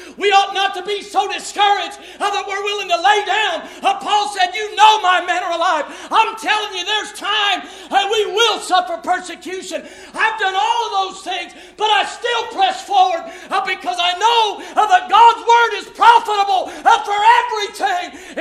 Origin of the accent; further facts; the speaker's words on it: Ohio, United States; I was born in Ohio. I was raised in Ohio. And I've lived in Ohio all my life.